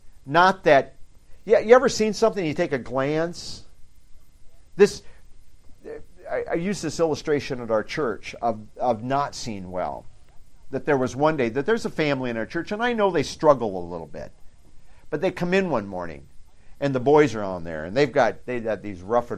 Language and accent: English; Britt, Iowa, United States; You know, I grew up near Britt, Iowa, where they had hobo days.